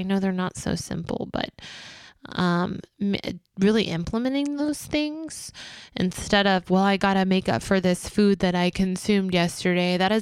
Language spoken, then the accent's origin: English; Texas, United States; Again, I'm from Texas.